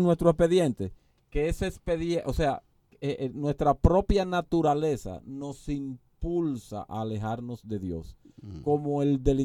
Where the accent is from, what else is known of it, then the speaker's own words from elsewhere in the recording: Dominican Republic; Como dominicanos, nosotros sabemos muy bien lo que es tener un expediente malo.